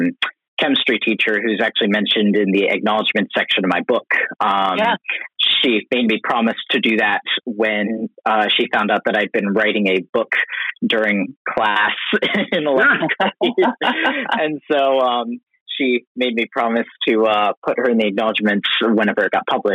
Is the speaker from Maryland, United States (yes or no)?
yes; Maryland, United States; A little town in Southern Maryland called St. Mary's County.